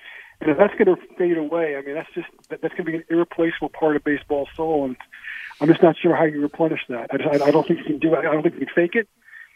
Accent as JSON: {"language": "English", "region": "New York", "country": "United States", "tie": "born there"}